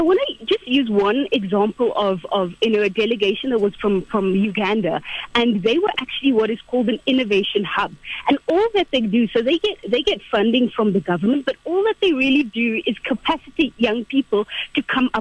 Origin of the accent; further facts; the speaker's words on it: South Africa; But I think as a South African society, we tend to separate the two.